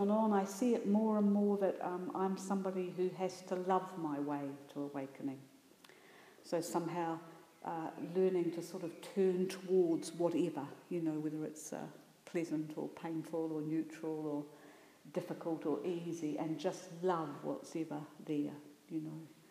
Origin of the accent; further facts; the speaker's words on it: New Zealand; I'm a New Zealander and I come from a culture that is pretty communally community orientated